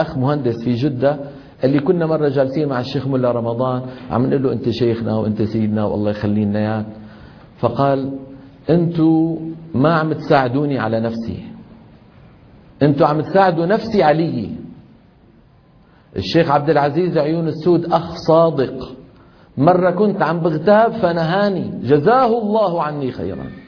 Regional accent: Damascus, Damascus Governorate, Syria; لما ينزل إلى دمشق اللي هي مدينتي أنا

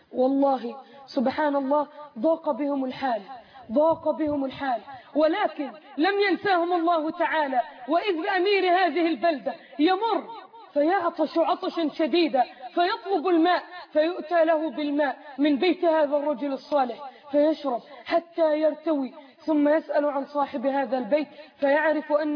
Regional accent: Egypt

